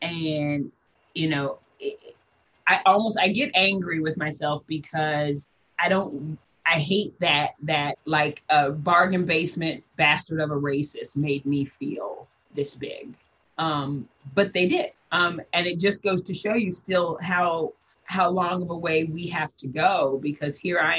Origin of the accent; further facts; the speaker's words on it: Midwest, United States; And like I said, I come from the Midwest. I'm from the country. You know, the KKK was in the next county over.